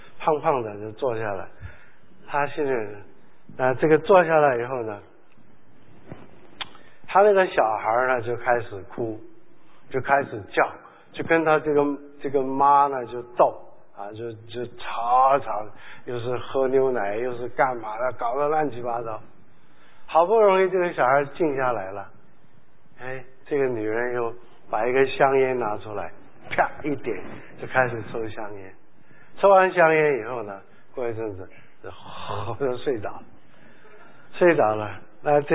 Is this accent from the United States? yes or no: no; China; 他知道我们中国人的钱都放在床头柜了